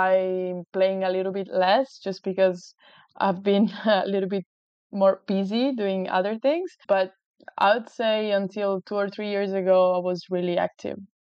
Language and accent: English; Santo Stefano, Piedmont, Italy; So my family always been living here and I grew up here in Santo Stefano. Then I traveled a little bit. I studied in Alba, but I've always been based here.